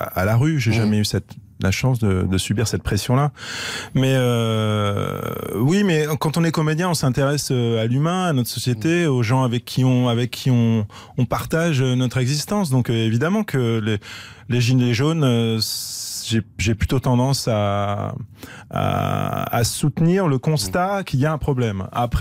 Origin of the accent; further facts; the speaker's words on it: Paris, Île-de-France, France; Moi, j'ai toujours vécu à Paris, je suis né à Paris, donc ça fait partie de ma vie quotidienne.